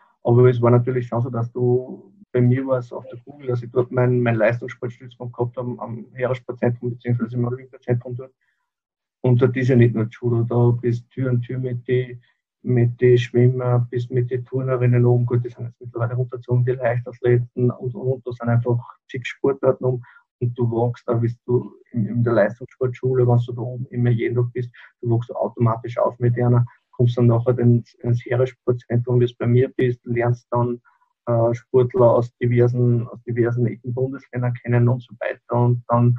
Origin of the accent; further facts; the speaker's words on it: Upper Austria, Austria; Ich bin aus Oberösterreich.